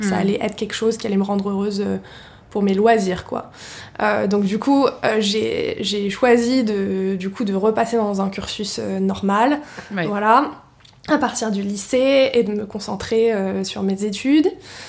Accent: Paris, Île-de-France, France; also born or lived in Germany; En fait, je dis que j'ai grandi à Paris, mais en vérité, je suis arrivée à Paris à partir du collège, mais j'ai passé toute ma primaire en Allemagne parce que mon père était muté là-bas.

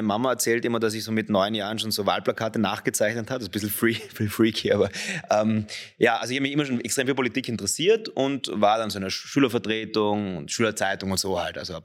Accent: Innsbruck, Tyrol, Austria; ich bin in Innsbruck aufgewachsen, in Tirol

